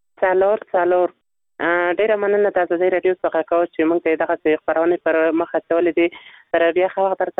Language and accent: Pashto; Nangarhar, Afghanistan; د ننګرهار ولایت څخه